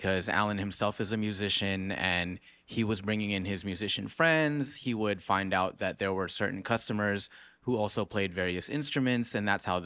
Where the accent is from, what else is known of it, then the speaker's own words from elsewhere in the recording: Philippines; the difference in our backgrounds, Jen being Chinese, Cantonese, Alan Taiwanese, and myself being Filipino